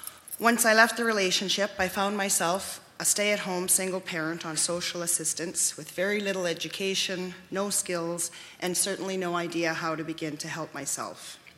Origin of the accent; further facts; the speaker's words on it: Muskowekwan, Saskatchewan, Canada; I am First Nation from Musk-Peaton in Saskatchewan.